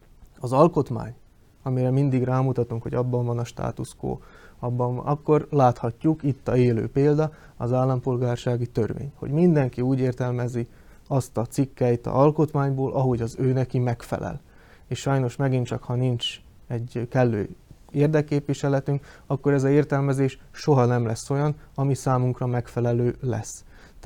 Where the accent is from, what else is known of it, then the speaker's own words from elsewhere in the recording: Slovakia; a életünknek, mint felvidéki magyaroknak, itt a Szlovákiában, felvidéken.